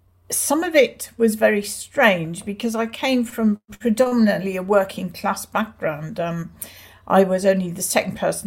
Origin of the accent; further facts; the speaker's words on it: Birmingham, West Midlands, United Kingdom; I'm very proud of being a Brummie. I always was very conscious of that.